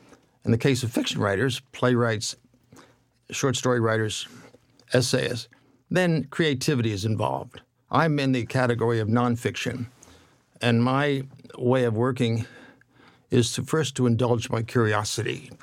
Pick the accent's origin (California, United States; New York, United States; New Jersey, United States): New Jersey, United States; born there; I was born near Atlantic City.